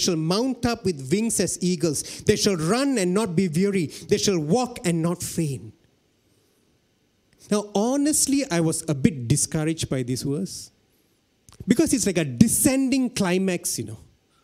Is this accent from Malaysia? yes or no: yes; Kluang, Johor, Malaysia; And I'm from Kluang.